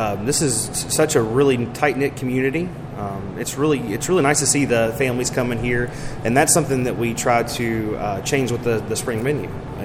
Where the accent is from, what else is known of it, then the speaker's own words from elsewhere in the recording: Georgetown, Indiana, United States; Well, I grew up in Southern Indiana, in Georgetown, Indiana, and then I went to culinary school at Sullivan University.